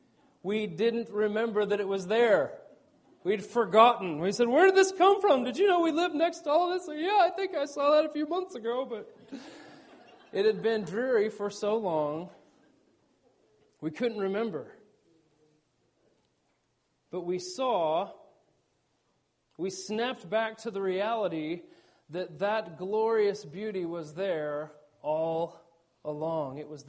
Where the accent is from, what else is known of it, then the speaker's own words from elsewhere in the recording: Oklahoma, United States; We're from Oklahoma, by the way. We don't have snow-covered mountains there.